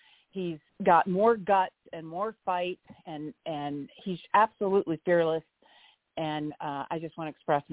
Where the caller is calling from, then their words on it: Hamilton, Montana, United States; I'm calling you from Hamilton, Montana.